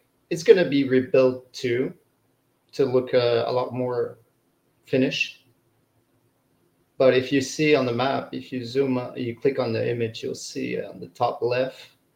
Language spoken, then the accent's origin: English; Quebec, Canada; English is a second language; Yeah, I'm from Quebec in Canada.